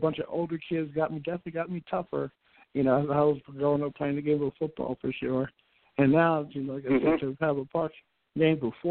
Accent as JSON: {"language": "English", "town": "Avenel", "region": "New Jersey", "country": "United States", "tie": "born or raised there", "said": "I said I didn't want to leave my hometown. I want to stay in Avenel. So we knocked down my old house and rebuilt up a new house here because I didn't want to leave the people."}